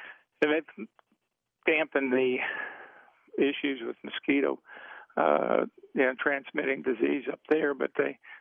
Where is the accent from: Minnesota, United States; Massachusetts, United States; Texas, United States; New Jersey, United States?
Minnesota, United States; And I had a question since I grew up in Minnesota, where they have massive mosquitoes.